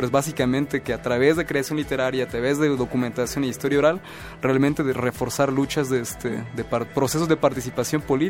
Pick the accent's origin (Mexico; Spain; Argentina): Mexico; soy mexicano, digo, así como tal historiador